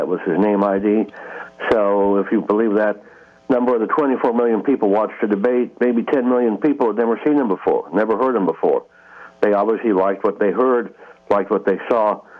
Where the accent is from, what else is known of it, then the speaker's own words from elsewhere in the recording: California, United States; I'm from California. I've been in politics for about 45 years now, since I was very, very young.